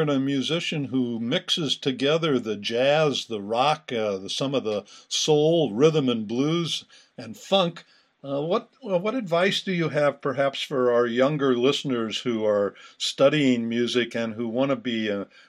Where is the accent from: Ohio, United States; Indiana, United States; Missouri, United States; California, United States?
Missouri, United States; St. Louis; My hometown is very well known for guitar music and guitar books and guitar teachers and training.